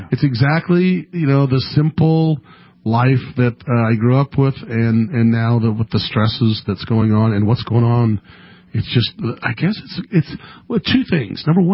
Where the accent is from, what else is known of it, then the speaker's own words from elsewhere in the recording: Sacramento, California, United States; I grew up in Sacramento, California, till I was about in the fourth grade, and then I moved to the country to a farm, big farmland area.